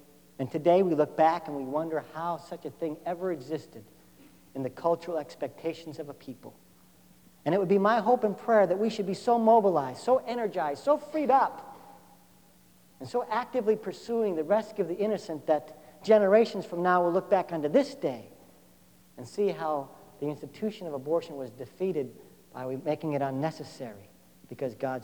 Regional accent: Midwest, United States; because I'm from the Midwest. We never saw such a thing.

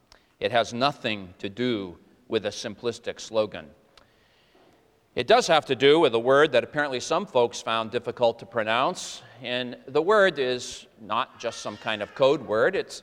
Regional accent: Boston, Massachusetts, United States; I was born and brought up in Boston, lived all my life within a walk of where we are this minute.

